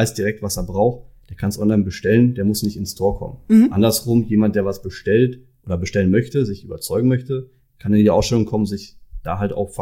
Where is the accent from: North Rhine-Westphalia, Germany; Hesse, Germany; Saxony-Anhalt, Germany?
North Rhine-Westphalia, Germany; Dülmen; born there; Ich bin 33 Jahre alt und wie das Unternehmen selbst auch gebürtiger Dülmer.